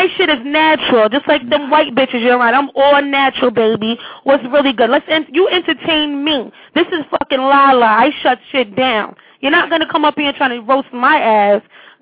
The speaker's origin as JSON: {"language": "English", "region": "Arizona", "country": "United States", "said": "No, I'm not. I'm from Arizona."}